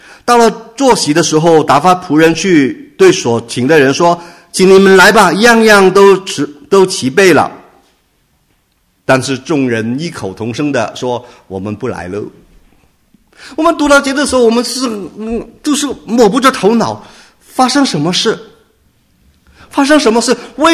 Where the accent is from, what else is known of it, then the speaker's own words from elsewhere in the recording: China; 我们中国人可能在这方面可能真的要花点时间去学习啊